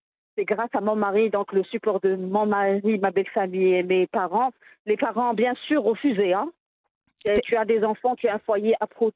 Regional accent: Morocco; j'étais fière en tant que Marocaine.

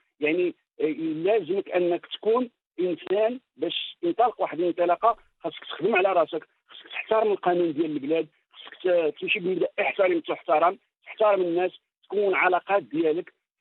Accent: Morocco; داكشي اللي تبارك الله تربينا عليه في المغرب

